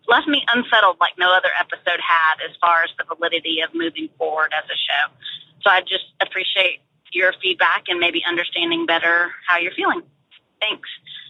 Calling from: Nashville, Tennessee, United States; I'm a listener from Nashville

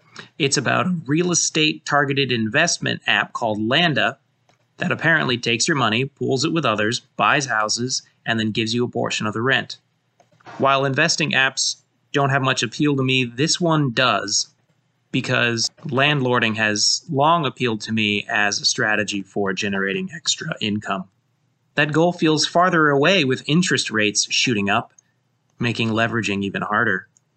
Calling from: St. Louis, Missouri, United States; I'm reaching out from St. Louis.

